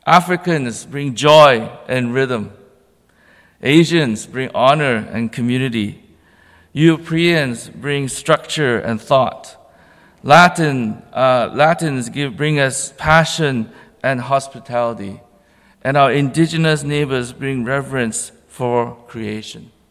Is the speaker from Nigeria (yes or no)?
no; Malaysia; growing up in Malaysia, which, you know, as I mentioned before, it's a beautiful country, very multi-ethnic, but also very divided among race.